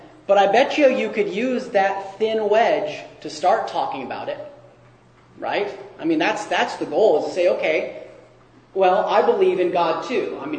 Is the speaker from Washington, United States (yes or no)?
yes; Seattle, Washington, United States; I'm from Seattle.